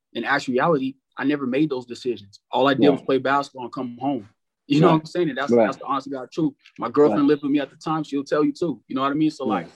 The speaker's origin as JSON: {"language": "English", "region": "Arizona", "country": "United States", "said": "I'm from Arizona, but I mean, my people's in Baltimore and D.C."}